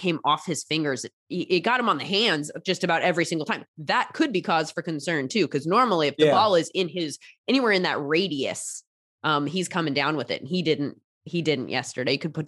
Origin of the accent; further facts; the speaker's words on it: California, United States; I can't even do it because I'm from California and we I don't know.